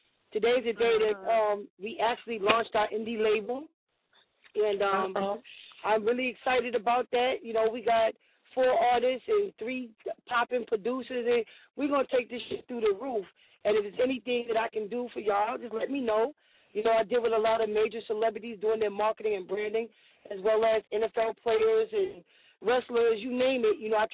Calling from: Atlanta, Georgia, United States; from Atlanta

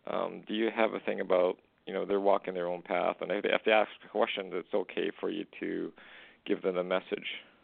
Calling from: Canada; I'm calling from Canada.

